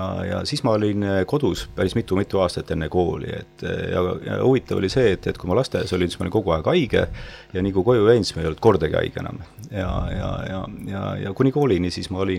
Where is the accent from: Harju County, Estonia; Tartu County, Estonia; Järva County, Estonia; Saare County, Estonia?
Järva County, Estonia; Paide; miks ma Paidesse tagasi tulen, aga just see koht, kus ma olin sündinud ja kasvanud, see oli mulle väga tähtis.